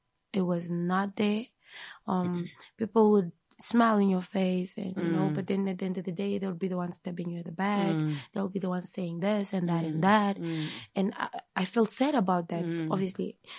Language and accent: English; Windhoek, Khomas, Namibia; And we grew up in Okriangava together.